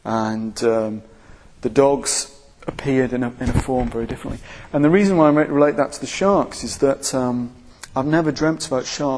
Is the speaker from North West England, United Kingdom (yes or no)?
yes; Wigan, North West England, United Kingdom; Yeah, I grew up in Wigan